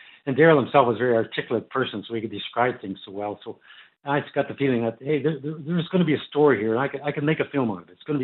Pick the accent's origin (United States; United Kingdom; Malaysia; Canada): Canada; moved away as an adult; now in New Zealand; Well, I'm a Canadian, Brian, but I came out here in 1970 as a ski instructor for the Chateau Ski School on Mount Ruapehu. And for the next 35 years, I spent my winters in New Zealand and the other half of the year in the Northern Hemisphere